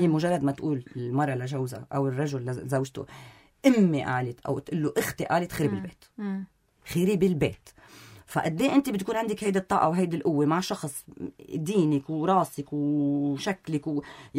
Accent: Syria; لأنه أنا سوري الخوازيق اللي بظهري كتير دافشيني لقدام

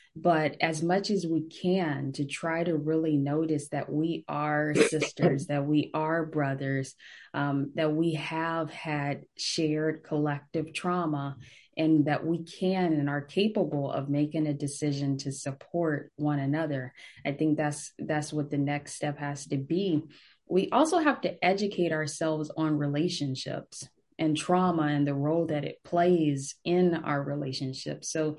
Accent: Long Beach, California, United States; I was born in Long Beach, lived in Bellflower and Norwalk. And I pretty much say I'm from Long Beach.

